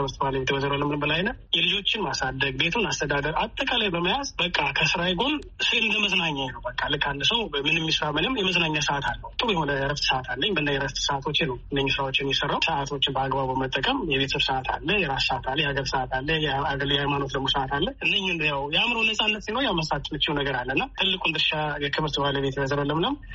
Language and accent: Amharic; Addis Ababa, Ethiopia; now in Doha, Qatar; ተወልጄ ያደኩት አዲስ አበባ ነው።